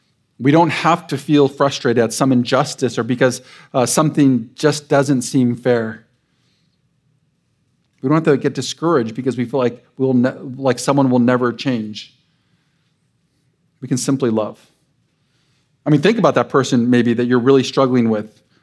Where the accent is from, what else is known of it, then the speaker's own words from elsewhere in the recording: California, United States; We're from Southern California, so I don't think we have any idea what that means.